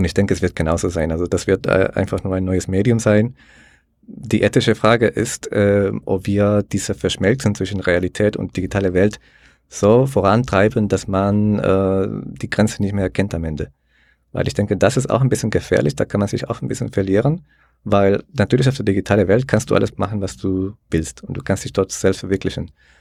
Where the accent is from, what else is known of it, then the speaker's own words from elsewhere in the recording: El Salvador; ich komme aus El Salvador, der sehr liberal ist, sage ich mal, mit den ganzen Blockchain-Entwicklungen. Also bei uns ist Bitcoin die Nationalwährung mittlerweile.